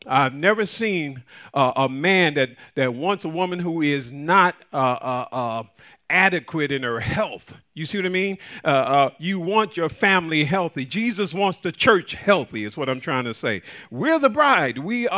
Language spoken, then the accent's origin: English; Chicago, Illinois, United States; I was raised up in the Nation of Islam in Chicago, Illinois, on the South Side.